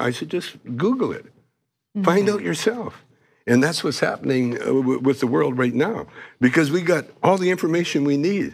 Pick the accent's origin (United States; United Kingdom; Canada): Canada; Calgary, Alberta; I grew up in Canada. I grew up in Calgary, Alberta.